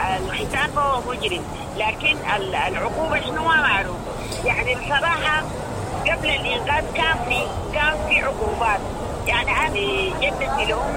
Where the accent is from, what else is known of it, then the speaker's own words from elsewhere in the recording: Sudan; عندنا في السودان